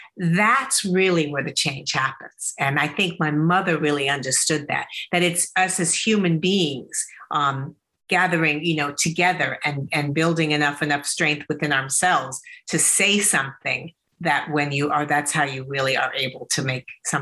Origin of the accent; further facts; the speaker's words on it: Beverly Hills, California, United States; the world that I grew up in Beverly Hills, California, was far from reality.